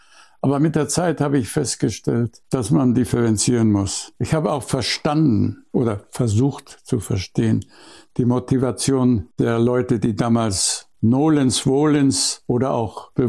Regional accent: Munich, Bavaria, Germany; born there; now in Schleswig-Holstein, Germany; Gut, geboren bin ich in München. Ich fühle mich aber ehrlich gesagt, obwohl ich mich natürlich verbunden fühle mit meiner Geburtsstadt, das ist selbstverständlich, aber zu Hause bin ich hier in Schleswig-Holstein.

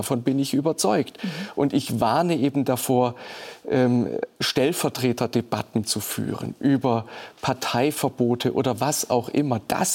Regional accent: Baden-Württemberg, Germany; Ich komme aus Baden-Württemberg

